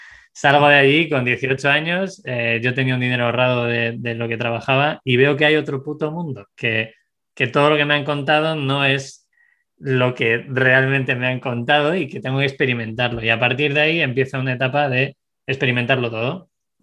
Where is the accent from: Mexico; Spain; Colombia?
Spain; Segovia, Castile and León; born there; moved away; also born or lived in Madrid; tengo 33 años. 33 o 32, 30, bueno, del 87. Nací en Segovia, luego me fui a Madrid, he vivido en varias partes del mundo.